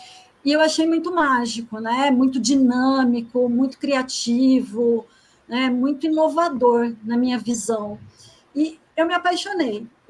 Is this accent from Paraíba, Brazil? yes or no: no; São Carlos, São Paulo, Brazil; now in Campinas, Brazil; Nasci em São Carlos, cresci em São Carlos, toda a família é de lá, mas eu nunca trabalhei em São Carlos, né? Sempre trabalhei fora da cidade. E aí, entre viagens e viagens, chegou um momento que eu falei, não, chega, né? E aí vim para Campinas e aqui estou.